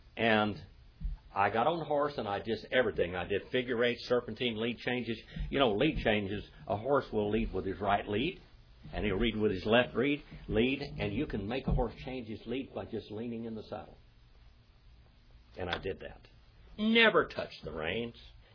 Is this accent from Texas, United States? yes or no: yes; Texas, United States; Oh, yeah, I rode horses in Texas. I'm from Texas.